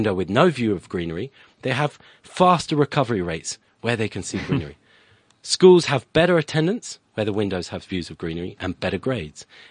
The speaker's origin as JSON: {"language": "English", "country": "United Kingdom", "also_born_or_lived": "France", "said": "I'm British, but it is a French name."}